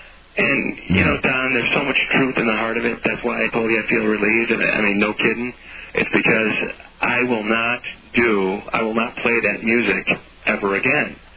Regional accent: Chicago, Illinois, United States; Two things going on in Chicago, believe it or not, my hometown.

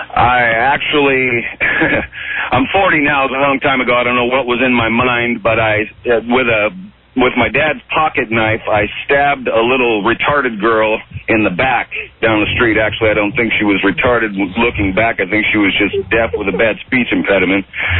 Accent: Sacramento, California, United States; Sacramento.

